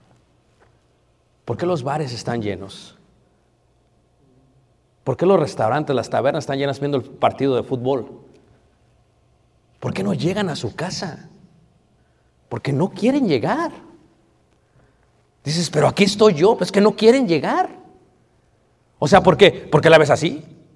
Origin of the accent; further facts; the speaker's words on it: Durango, Mexico; Es que yo soy de Durango. Y allá no hacemos eso.